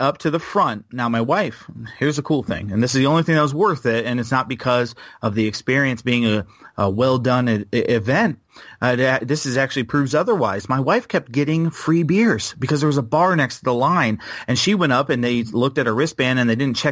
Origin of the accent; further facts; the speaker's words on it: Fort Myers, Florida, United States; I'm from South Florida. I was born in Fort Myers. Like, I grew up in South Florida my whole life.